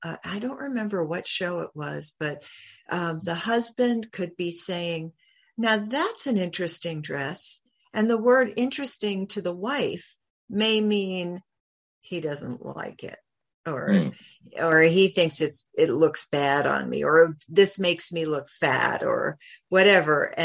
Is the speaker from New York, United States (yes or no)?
yes; New York, United States; now in Sarasota, United States; I'm a New Yorker through and through, mm-hmm. born and raised, but I moved down to Sarasota, Florida